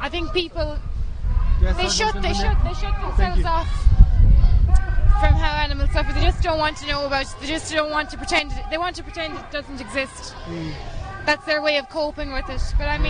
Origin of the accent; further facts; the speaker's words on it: Limerick, Munster, Ireland; I'm from Limerick.